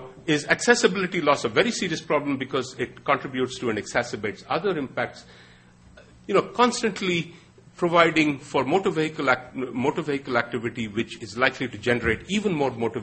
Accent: Chennai, Tamil Nadu, India; This is my hometown of Madras, right?

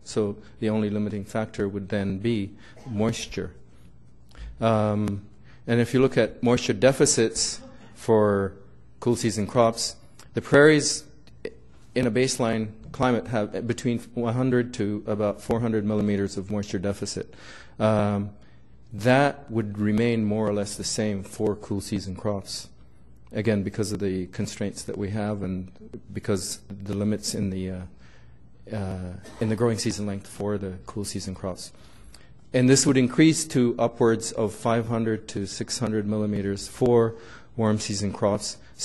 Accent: Ethiopia; I'm originally from Ethiopia.

